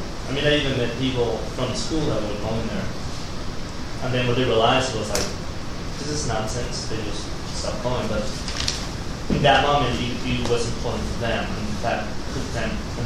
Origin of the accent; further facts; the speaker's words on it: Mexico; Right next door in my hometown in Mexico